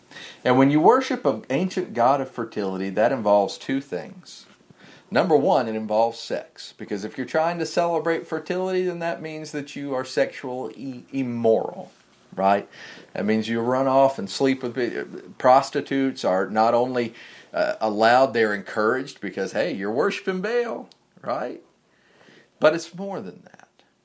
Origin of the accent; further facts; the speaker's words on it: the South, United States; But listen, I grew up in the South.